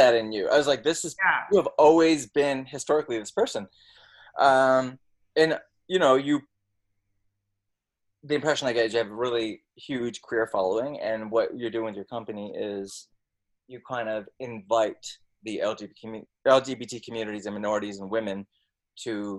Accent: London, Ontario, Canada; It's when I actually started coming to Toronto from London. I grew up in London, Ontario.

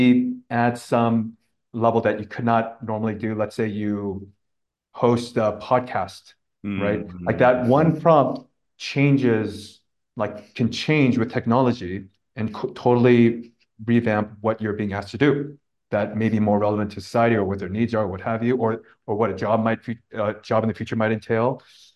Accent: California, United States; you and I grew up in the Bay Area

